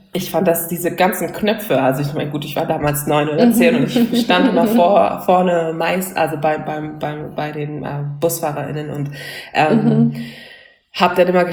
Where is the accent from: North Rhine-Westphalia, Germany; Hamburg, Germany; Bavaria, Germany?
Hamburg, Germany; Ich komme aus Hamburg und in meinem letzten Jahr in der Grundschule bin ich umgezogen und wohnte eine Stunde entfernt von meiner Grundschule